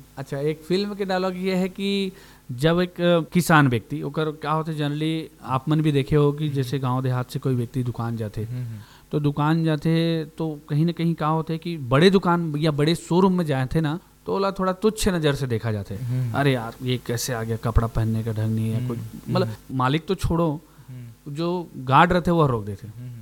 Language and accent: Hindi; Basna, Chhattisgarh, India; मैं खुद गाँव से हूँ, बिलोंग करता हूँ बसना ब्लॉक है